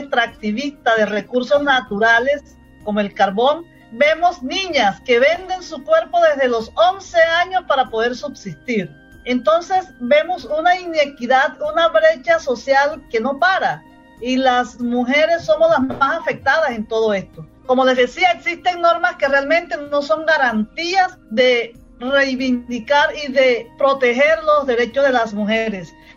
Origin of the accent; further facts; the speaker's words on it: Caribbean Region, Colombia; Y voy a hablar del territorio de donde soy, el Caribe colombiano, que es un territorio culturalmente machista, patriarcal y misógino además